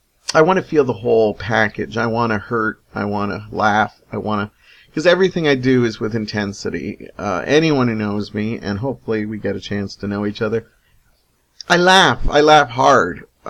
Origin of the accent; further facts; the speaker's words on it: Hamilton, Ontario, Canada; I forgot to mention, I am from Hamilton, Ontario. Technically, I'm Stony Creek, but I'm really kind of right on the edge of it both.